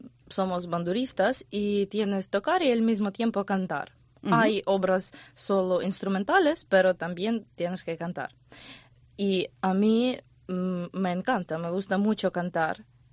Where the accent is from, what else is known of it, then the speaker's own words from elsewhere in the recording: Ukraine; Spanish is a second language; tocar también la bandura porque es instrumento típico de Ucrania, tradicional, tiene su historia y somos ucranianos